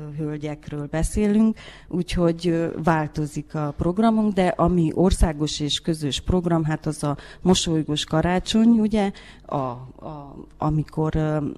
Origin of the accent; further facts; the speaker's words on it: Păingeni, Mureș County, Romania; now in Reghin, Romania; Marosvásárhelyen születtem, Pókába nevelkedtem, Bukarestbe dolgozom, és Szászrégenbe élek.